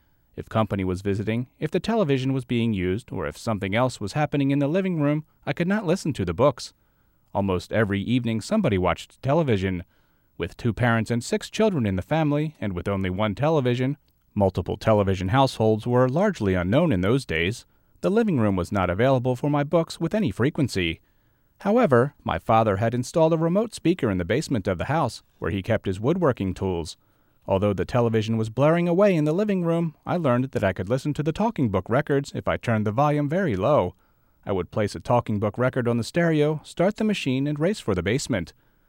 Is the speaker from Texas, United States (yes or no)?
no; Iowa, United States; A library for the blind had been established in my home state of Iowa